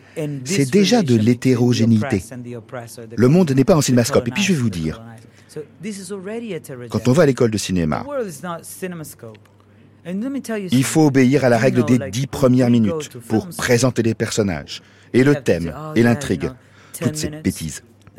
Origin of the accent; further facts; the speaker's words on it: Dominican Republic; Vous savez, moi je viens de République Dominicaine, tout le monde parle tout le temps. C'est là que j'ai commencé à penser le monde.